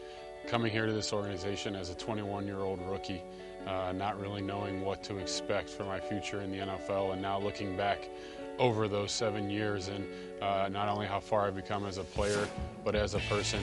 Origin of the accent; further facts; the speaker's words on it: Ohio, United States; now in Twin Cities, United States; I grew up in Ohio and was born and raised in Ohio, but I've grown so much over the last 7 years here living in the Twin Cities.